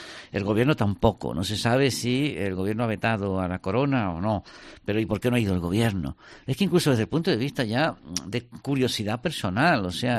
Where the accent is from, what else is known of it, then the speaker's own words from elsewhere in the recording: Spain; allí no nos han echado de menos, no nos engañemos, pero nosotros nos hemos echado de menos allí, como españoles.